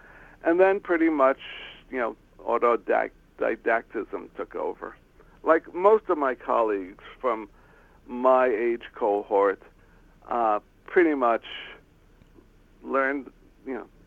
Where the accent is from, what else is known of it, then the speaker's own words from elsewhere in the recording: New York, United States; I grew up in the Bronx, New York